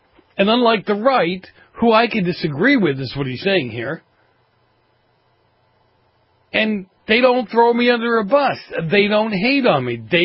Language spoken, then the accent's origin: English; New England, United States; maybe because I grew up in New England, churches everywhere, Catholic churches every place.